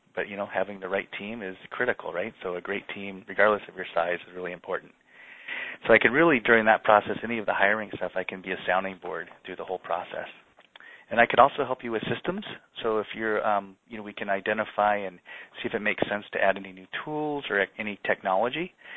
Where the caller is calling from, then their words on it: Portland, Oregon, United States; I'm calling from Portland, Oregon